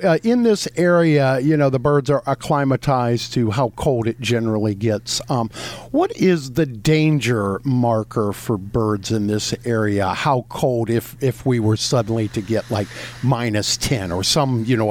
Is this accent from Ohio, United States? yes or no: yes; Ohio, United States; I know growing up in Ohio, we always knew the robins would return in the spring.